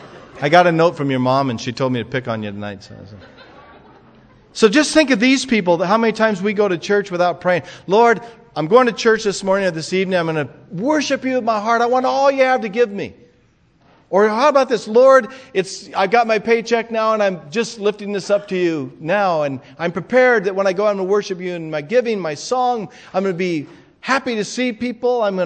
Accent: Scotland, United Kingdom; I'm a Scotsman.

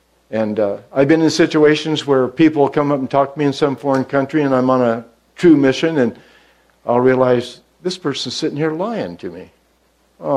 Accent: United States; I'm sorry to say that as an American.

